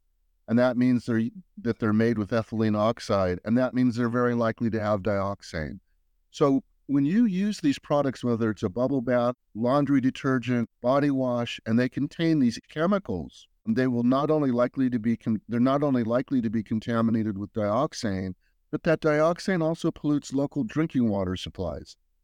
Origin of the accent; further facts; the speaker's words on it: Los Angeles, California, United States; I grew up in Los Angeles, California, an avid sport fisher.